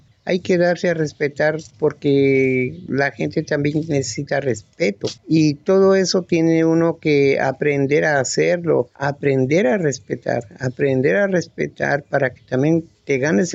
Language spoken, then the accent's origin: Spanish; Zaachila, Oaxaca, Mexico; Soy originario aquí de Xachila, del barrio de San Pablo La Raya. Aquí nací en ese barrio y aquí estoy creciendo y aquí voy a morir. Pues fíjate que ya tengo 66 años